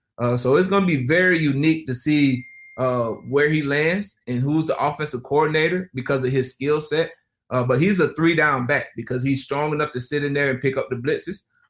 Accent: Lake Butler, Florida, United States; you know where I'm from Lake Butler.

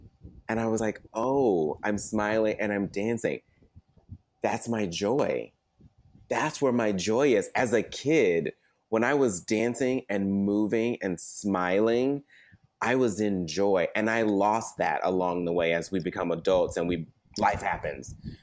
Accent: the South, United States; being a Black boy growing up in the South, you know, like you're supposed to be a man and girls dance and don't be feminine.

